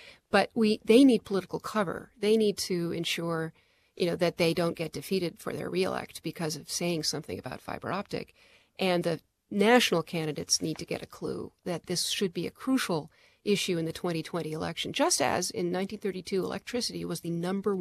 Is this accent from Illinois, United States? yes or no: no; Santa Monica, California, United States; My hometown of Santa Monica, California, has cheap business fiber that the city provides